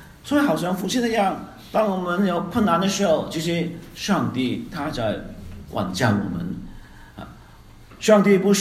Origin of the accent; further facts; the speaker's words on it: Hong Kong; 他不是一个我们香港人叫